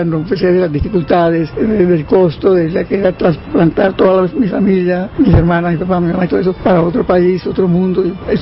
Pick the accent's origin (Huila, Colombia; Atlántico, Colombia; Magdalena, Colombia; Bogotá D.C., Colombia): Atlántico, Colombia; Barranquilla; moved away; also born or lived in Cartagena; nos fuimos todos, toda la familia de Barranquilla y Cartagena, y nos fuimos para, primero para Dallas